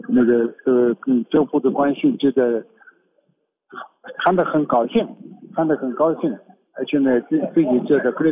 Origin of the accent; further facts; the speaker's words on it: China; 问我们是从哪来的，又是当然就是从中国来的